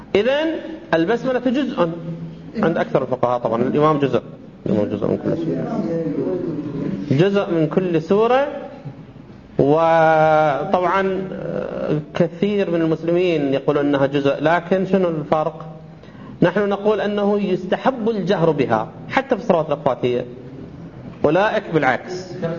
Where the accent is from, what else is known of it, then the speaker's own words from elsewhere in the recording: Saudi Arabia; حتى عندنا في السعودية يجهرون بها